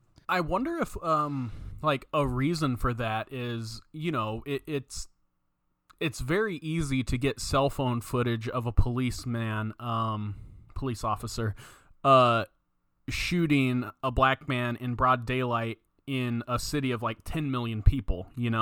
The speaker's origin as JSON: {"language": "English", "region": "Oklahoma", "country": "United States", "tie": "born there", "also_born_or_lived": "Oregon / Idaho", "said": "I've lived in Oregon, Idaho, like I was born in Oklahoma"}